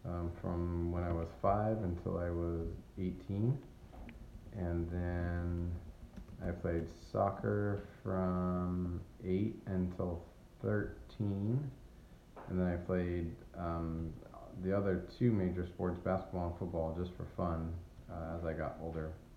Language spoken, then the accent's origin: English; Alameda, California, United States; I grew up in Alameda, California.